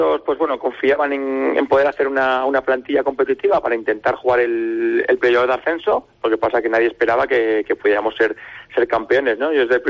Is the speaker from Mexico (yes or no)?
no; Jaca, Aragon, Spain; soy de aquí, soy altragonés, soy de Jaca